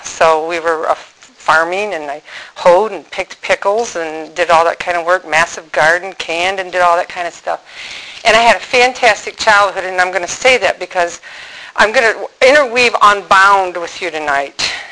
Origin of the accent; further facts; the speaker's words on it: Pinconning, Michigan, United States; I'm hail from Tawas, but really Pinconning, which probably means nothing to you guys. Pinconning. Cheese at the north. And we just moved north.